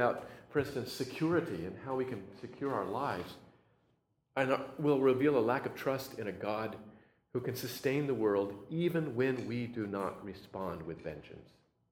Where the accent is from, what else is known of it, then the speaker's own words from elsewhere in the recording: Sacramento, California, United States; I grew up in Sacramento, and I had an uncle who lived in Oakdale, so I was pretty familiar with the Central Valley.